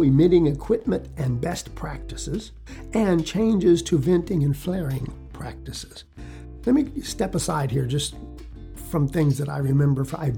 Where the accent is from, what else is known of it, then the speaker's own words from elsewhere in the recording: Texas, United States; I'm primarily a Texan, folks, although I'm up north right now for a while